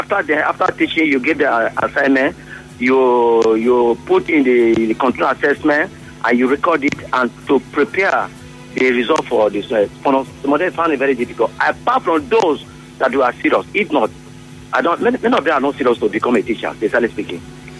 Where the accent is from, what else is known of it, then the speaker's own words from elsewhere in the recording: Eleme, Rivers, Nigeria; from Eleme.